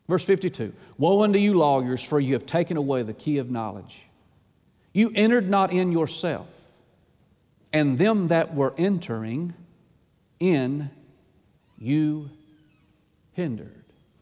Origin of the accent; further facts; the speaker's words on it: Atlanta, Georgia, United States; I've met some of the meanest people in my life, and I grew up in Atlanta in a rough neighborhood.